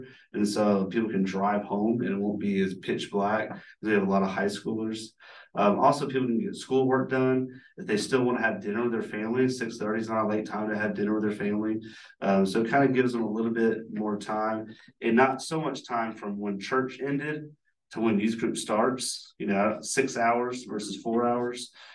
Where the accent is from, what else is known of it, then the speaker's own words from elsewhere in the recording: Georgia, United States; pronounced probably the same because I'm from Georgia.